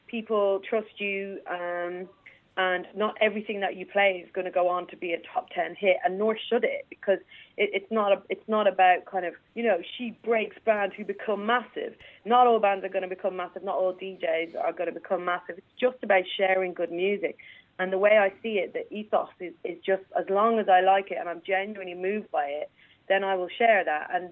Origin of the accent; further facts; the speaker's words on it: Dublin, Leinster, Ireland; because I'm going home to my hometown, it always, for me, it's like five times as exciting as any other tour date